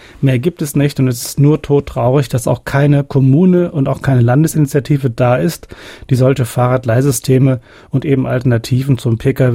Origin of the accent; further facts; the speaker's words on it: Saarland, Germany; wenn man über den Tellerrand hinausguckt als Saarländer, muss man doch erkennen, dass unser Standort und die Zukunft doch ganz stark davon abhängt